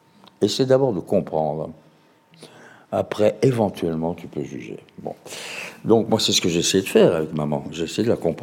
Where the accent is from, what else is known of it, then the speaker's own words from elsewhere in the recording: Montauban, Occitanie, France; born there; Moi, je suis né à Montauban.